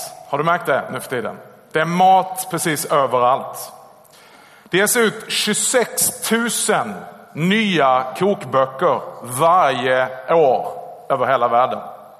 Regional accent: Skåne, Sweden; accent: Skåne dialect; Jag kommer från Skåne, som du hörs. Det är ingen sjukdom i halsen, det är en dialekt.

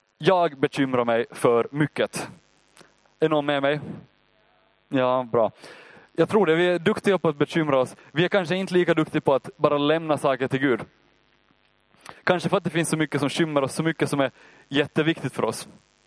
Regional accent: Ostrobothnia, Finland; Jag grejar det, jag är från Österbotten.

